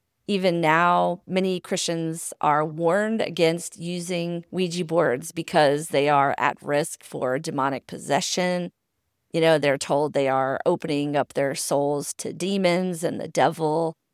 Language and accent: English; Southern US, United States; I grew up in the South, and I was raised in a Southern Baptist church, a rather progressive one, I would say, but still, you know, an evangelical church.